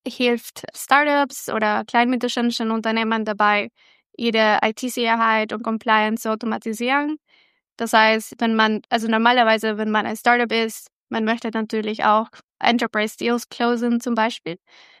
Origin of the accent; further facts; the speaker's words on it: El Salvador; now in Germany; Ich komme ursprünglich aus El Salvador, bin in Deutschland schon seit 12 Jahren circa.